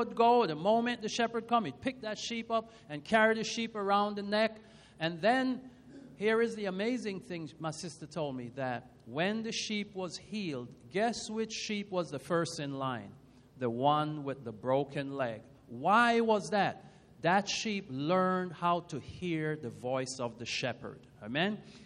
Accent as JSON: {"language": "English", "country": "Jamaica", "tie": "born or raised there", "said": "Now, I'm from Jamaica, and I remember when I was a young boy, we had about 25 or 35 sheep."}